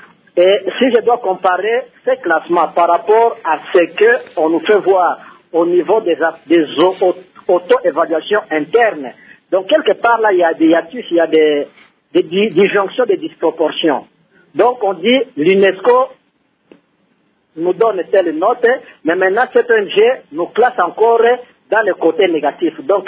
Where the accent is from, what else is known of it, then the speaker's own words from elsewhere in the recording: DR Congo; je suis congolais comme vous.